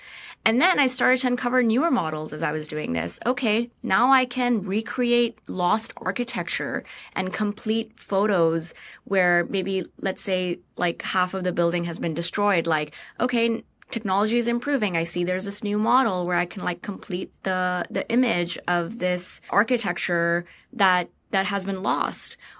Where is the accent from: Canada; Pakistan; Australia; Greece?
Pakistan; And I'm from Pakistan. I grew up there.